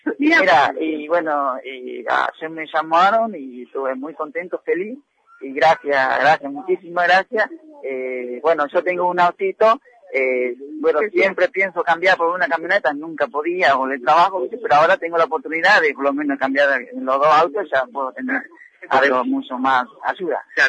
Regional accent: Paraguay; now in Bolívar, Argentina; Yo soy paraguayo, pero vivo en Bolívar hace 20 años. Me junté con una argentina acá, me quedo acá.

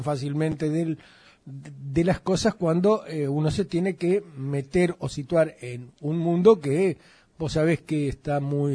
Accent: Argentina; al cual tan afectos somos los argentinos

